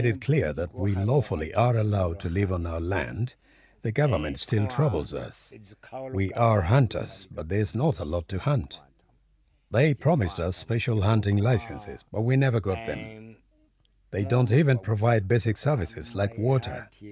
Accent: Botswana; I am over 60 years old. I was born here in the Kalahari, just like my grandfather, my father, and my brothers. We live on beautiful land with flat open spaces.

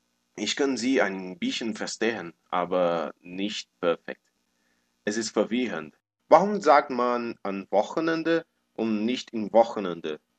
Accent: São Paulo, Brazil; German is a second language; ich komme aus Brasilien. Ich wurde 1990 geboren und ich wohne in einer kleinen Stadt in der Nähe von São Paulo. Es heißt Mojimirim

